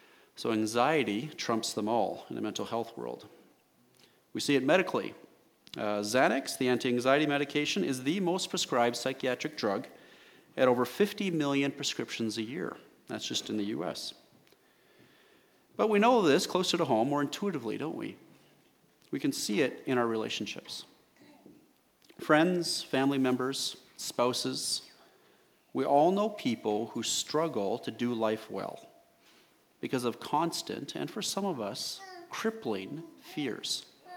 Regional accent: Alberta, Canada; Oil is down, I'm from Alberta, and that's definitely bad there.

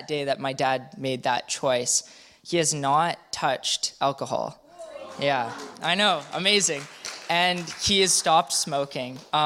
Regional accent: Terrace, British Columbia, Canada; now in Vancouver, Canada; I am not from Vancouver. I'm from Terrace, which is up north, and I come here for school.

